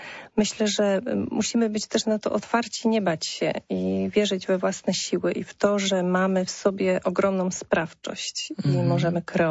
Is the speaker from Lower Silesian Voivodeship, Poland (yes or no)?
no; Poznań, Greater Poland Voivodeship, Poland; Jestem dumna, że jestem poznanianką